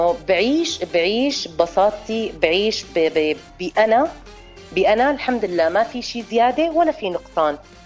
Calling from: Egypt

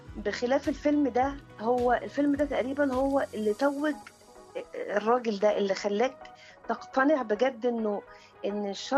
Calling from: Agouza, Giza Governorate, Egypt; من العجوزة.

